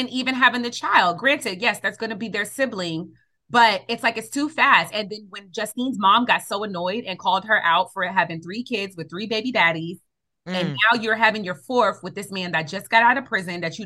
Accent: New York City, New York, United States; we know it growing up in New York City where they'll speak Spanish in front of you, knowing you don't speak Spanish.

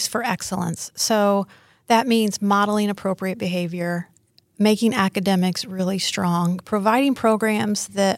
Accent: Indiana, United States; But because I grew up in Indiana, you know, I love the comfort food

